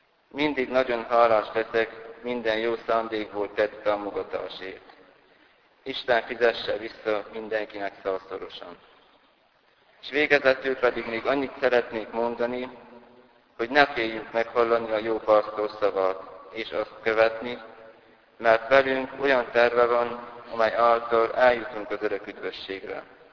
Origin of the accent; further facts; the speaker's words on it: Sâncrăieni, Harghita, Romania; also born or lived in Miercurea Ciuc; első éves kispap vagyok. Csíkszeredában születtem 1997. augusztus 23-án. Szülőfalumban Csíkszentkirályon nevelkedtem